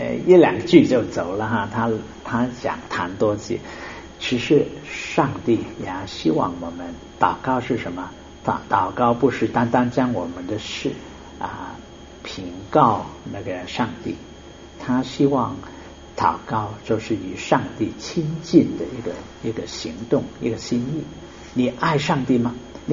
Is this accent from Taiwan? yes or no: no; China; 不是一个好像我们中国人来求神拜佛一样来求的是什么，都是祝福我啊